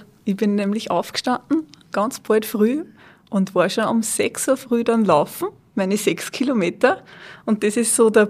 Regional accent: Upper Austria, Austria; Ich komme aus dem Innviertel.

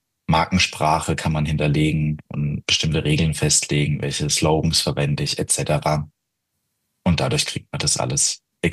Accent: Rhineland-Palatinate, Germany; ich komme halt selbst aus der Pfalz. Wir haben einen recht starken Dialekt.

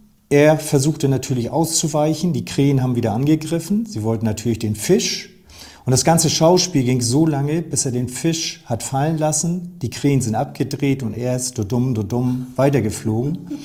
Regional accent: Plön, Schleswig-Holstein, Germany; ich bin hier in Plön groß geworden. Ich bin hier in Plön aufgewachsen.

